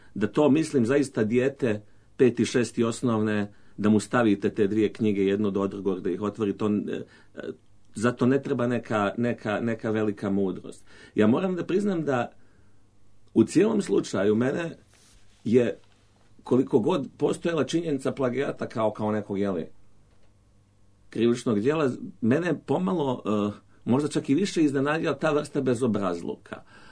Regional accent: Bosnia & Herzegovina; I ja sam odrastao u Bosni u toku rata

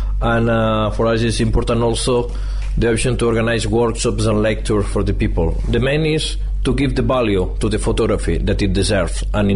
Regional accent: Barcelona, Catalonia, Spain; Serbian is a second language; Ja sam iz Barcelone.

